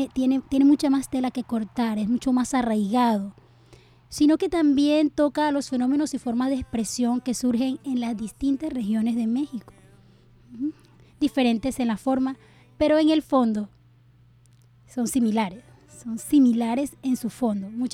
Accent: Colombia; A nosotros nos identifica como colombianos

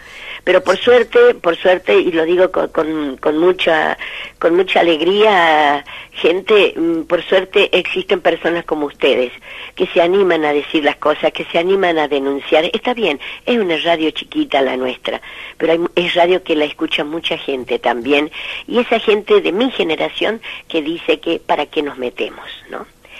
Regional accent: northern Argentina, Argentina; cuando vinimos del Malón de la Paz, de allá del norte argentino

